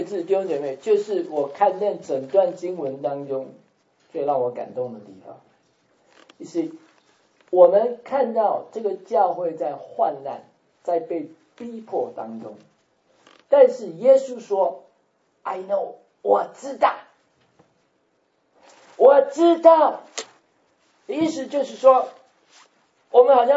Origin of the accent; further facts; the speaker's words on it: Taiwan; 不是在我们台湾话叫唱衰哈